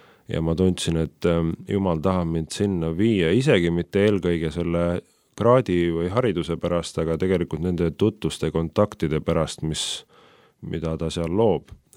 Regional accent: Võru County, Estonia; Mina olen üles kasvanud Võrumaal, Lõuna-Eestis.

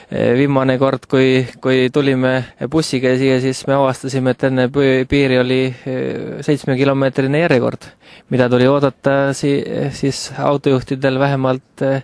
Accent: South Estonia, Estonia; Tegelikult kui ma kasvasin üles seal Eesti metsade keskel

